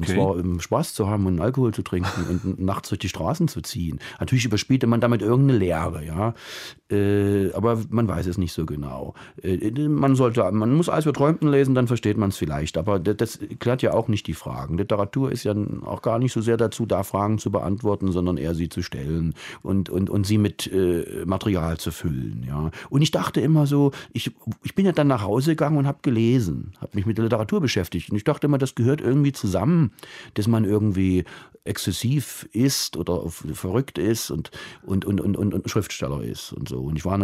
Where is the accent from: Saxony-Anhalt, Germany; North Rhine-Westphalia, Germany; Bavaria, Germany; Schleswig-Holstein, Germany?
Saxony-Anhalt, Germany; Halle; born there; now in Leipzig, Germany; Also da bleibe ich doch lieber in Leipzig. Halle, an der Saale, wo ich geboren bin.